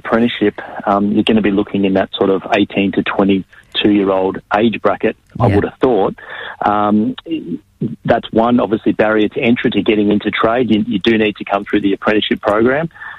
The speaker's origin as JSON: {"language": "English", "town": "Melbourne", "region": "Victoria", "country": "Australia", "said": "I'm from Melbourne. I'm here in the city now"}